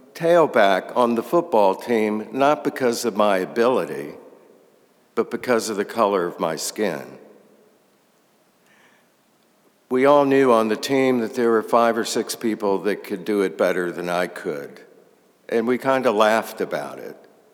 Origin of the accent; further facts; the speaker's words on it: North Carolina, United States; I'd like to share some of my own experience. I grew up in North Carolina, and even as a child, it bothered me.